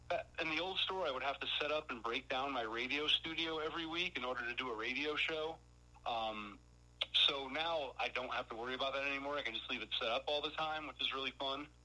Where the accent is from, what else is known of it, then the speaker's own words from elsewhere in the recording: New Haven, Connecticut, United States; My mom's bringing a contingent up from New Haven, Connecticut, my hometown, so that'll be nice.